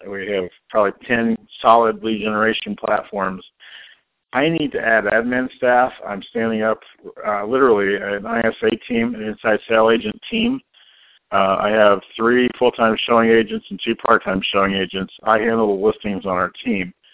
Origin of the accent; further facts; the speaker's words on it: St. Louis, Missouri, United States; I am from St. Louis.